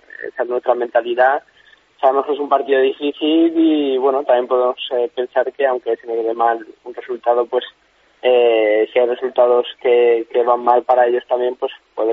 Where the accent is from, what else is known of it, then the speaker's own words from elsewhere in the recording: Zaragoza, Aragon, Spain; yo soy de Zaragoza.